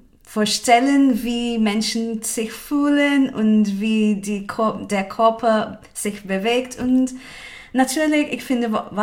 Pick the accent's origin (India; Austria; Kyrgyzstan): India; Kolkata, West Bengal; German is a second language; now in Germany; ich komme aus Kalkutta in Indien. Ich wohne in Deutschland seit 2017.